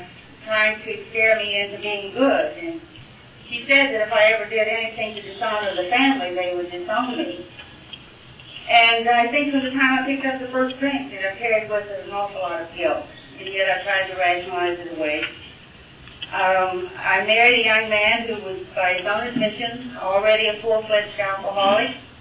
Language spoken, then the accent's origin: English; West Virginia, United States; I was raised in West Virginia, very uneventful, childhood, good, devoted, dedicated, religious parents.